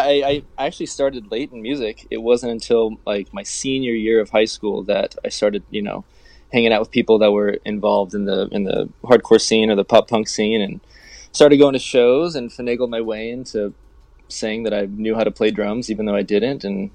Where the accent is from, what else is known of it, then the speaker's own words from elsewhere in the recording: Sacramento, California, United States; I'm from Sacramento, California, and that was in, you know, 2003, a big hardcore emo screamo scene.